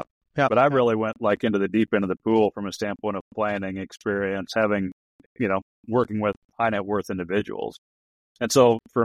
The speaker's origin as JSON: {"language": "English", "region": "Nebraska", "country": "United States", "tie": "born or raised there", "said": "I grew up on a farm in Nebraska."}